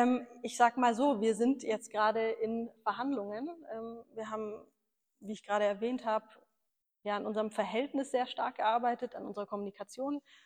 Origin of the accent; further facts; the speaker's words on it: Sardinia, Italy; Cagliari ist auf Sardinien und Teil meiner Heimat und da bin ich sehr gern.